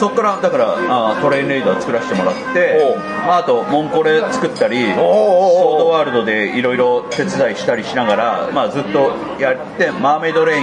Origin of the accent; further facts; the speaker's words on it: Kochi, Japan; でも僕は高知の人間じゃないですか